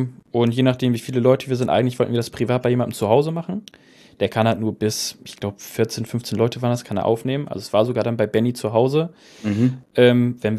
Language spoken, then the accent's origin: German; Bremen, Germany; weil er kommt aus Hannover, ich komme aus Bremen